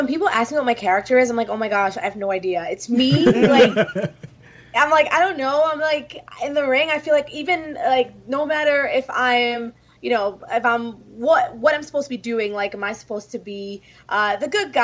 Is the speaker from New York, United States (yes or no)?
yes; New York City, New York, United States; That's also just, it's where I grew up. Like, I'm from New York City. I didn't have a choice but to be feisty, but to be sassy.